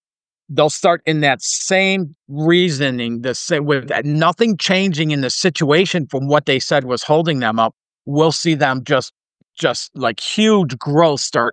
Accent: Detroit, Michigan, United States; born there; So I was born in Detroit, Michigan, in Detroit, in the very low-income blue-collar family.

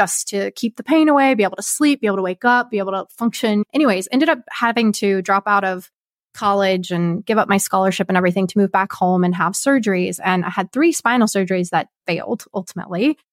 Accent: Kansas, United States; I'm originally from Kansas, moved my life first to Ohio

